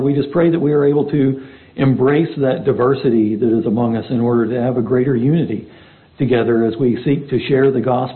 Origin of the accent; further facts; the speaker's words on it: Texas, United States; One of my favorite baseball players, growing up in Texas, northern Texas, of course, I watched the Texas Rangers once upon a time